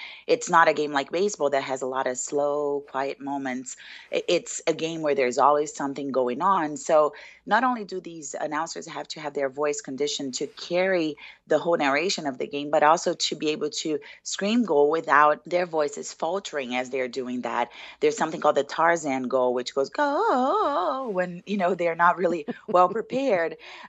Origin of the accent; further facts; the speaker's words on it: Brazil; I'm from Brazil